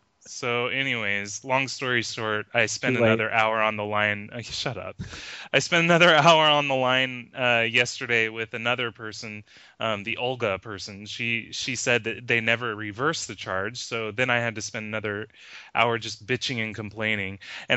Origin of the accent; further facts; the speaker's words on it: United States; Were really snooty to me because I'm American, you know, but like